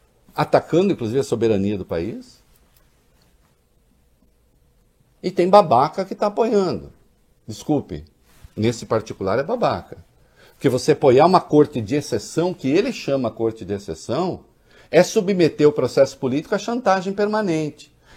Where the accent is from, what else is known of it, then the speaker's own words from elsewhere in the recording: São Paulo, Brazil; Ah, sou paulista.